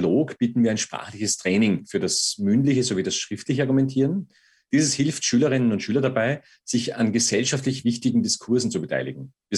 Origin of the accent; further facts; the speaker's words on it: Austria; was sie auch auf Abschlussprüfungen, wie zum Beispiel bei uns in Österreich, die Reifeprüfung vorbereitet.